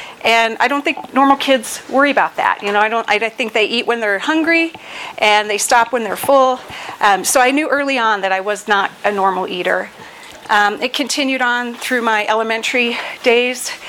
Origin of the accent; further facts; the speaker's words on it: Colorado Springs, Colorado, United States; I'm from Colorado Springs and been in program since August 1st of 1994